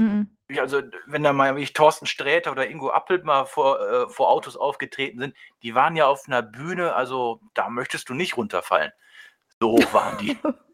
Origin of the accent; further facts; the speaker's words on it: Düsseldorf, North Rhine-Westphalia, Germany; born there; Ja, als gebürtiger Düsseldorf. Ich meine, gut, ich wohne jetzt zwar im Bergischen, aber ist auf ein halbes Stündchen von hier